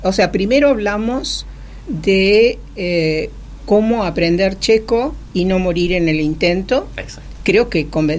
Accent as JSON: {"language": "Spanish", "country": "Argentina", "tie": "born there", "said": "sangre checa tengo, nací en Argentina"}